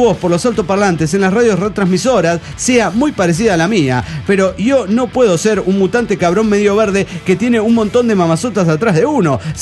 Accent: Mexico City, Mexico; Hola, ¿cómo están? … de Pueblo, del DF mexicano.

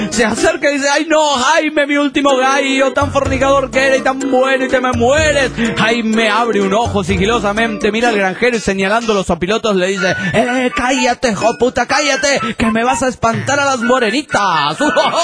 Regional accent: Querétaro, Mexico; de Querétaro, México.

